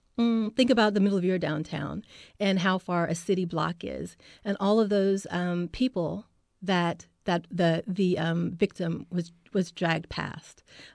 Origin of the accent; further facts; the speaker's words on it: Mississippi, United States; I am from Mississippi. I grew up in the South and knew of the racial violence that was really prevalent in Mississippi